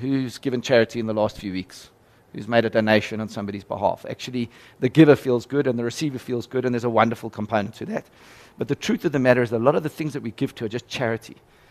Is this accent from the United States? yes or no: no; South Africa; from a strategic point of view and as a South African.